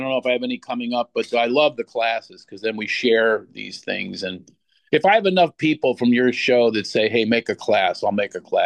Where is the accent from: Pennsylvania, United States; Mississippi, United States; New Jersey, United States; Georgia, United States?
Pennsylvania, United States; Philadelphia; And I'm from Philadelphia. And I've got this lifelong resentment about nobody in the history of film has ever done a Philadelphia accent.